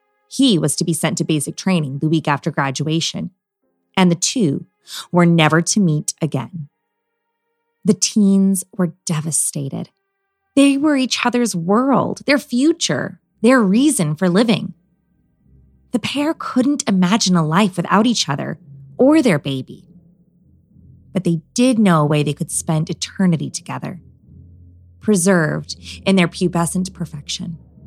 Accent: Bakersfield, California, United States; Now, I know this story is true because I'm from Bakersfield. I grew up on this story.

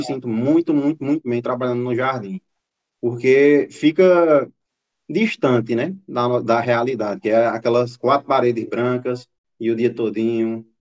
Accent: Floresta, Pernambuco, Brazil; tenho 25 anos, sou de Floresta, Pernambuco.

